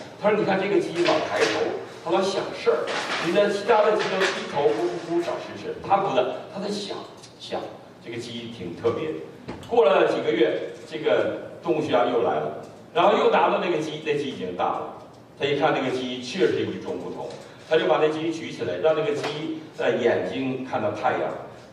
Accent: China; 因为我们爱中国，爱中国，因为我们是中国人，因为我们是从那个土地出来的，我们信了耶稣了

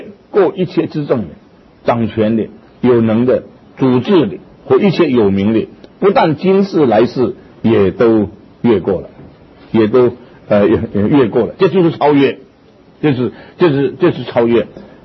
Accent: China; 所以我们中国人说父不父子不子，子不子，就是这就从这个地方来的。

